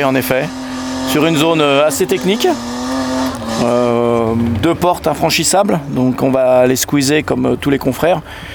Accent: Annecy, Auvergne-Rhône-Alpes, France; Annecy, en Haute-Savoie.

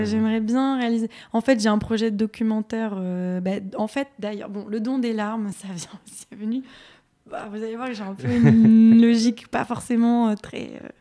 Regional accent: France; born there; je suis née en France, mais donc mes racines sont à Alger

